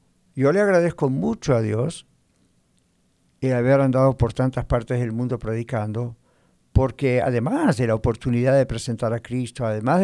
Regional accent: Argentina; now in United States; no son las mismas que de pronto en mi país de origen, Argentina. Entonces, pueden ser ofensivas. Cuando yo llegué hace 40 años a los Estados Unidos, mi manera de hablar en castellano

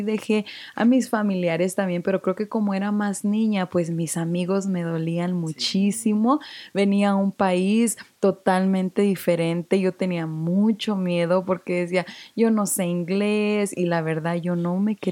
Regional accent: Mexico; also born or lived in Arizona; now in United States; La primera fue cuando me vine de México para acá, y creo que esa fue la que más me dolió. Y la segunda fue cuando me mudé a Colorado de Arizona.

